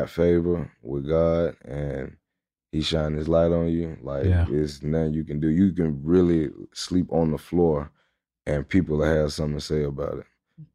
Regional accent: Atlanta, Georgia, United States; Like I say, I'm from Atlanta because I done stayed on the Swatch.

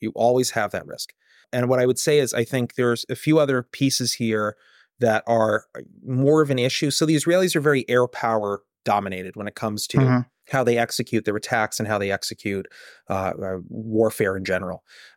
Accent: United States; I'm an American number one, and I just kind of watch the stuff.

